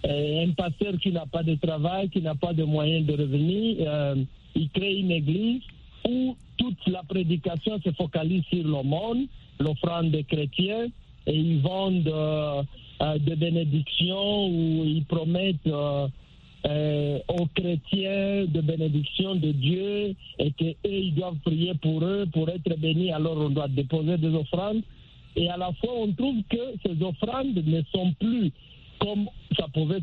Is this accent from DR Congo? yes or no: yes; DR Congo; chez nous en République démocratique du Congo